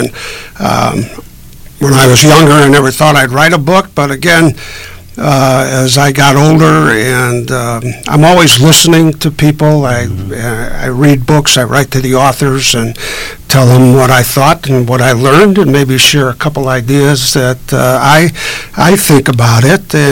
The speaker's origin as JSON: {"language": "English", "town": "Chicago", "region": "Illinois", "country": "United States", "tie": "born or raised there", "said": "We were born and raised in Chicago."}